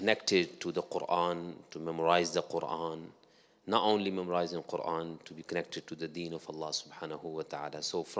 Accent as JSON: {"language": "English", "country": "Pakistan", "tie": "born or raised there", "said": "growing up in Pakistan and growing up in a family that was practicing, alhamdulillah, religious family, and not a wealthy family either."}